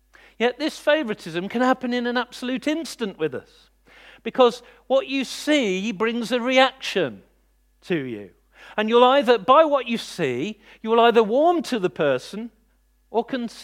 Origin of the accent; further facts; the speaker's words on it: United Kingdom; We're far too polite for that. We're British.